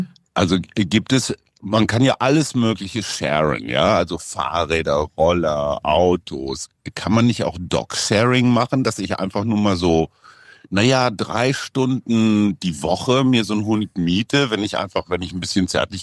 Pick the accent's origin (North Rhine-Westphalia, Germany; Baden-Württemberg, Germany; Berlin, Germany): North Rhine-Westphalia, Germany; Münsterländer aus meiner Heimat im Münsterland.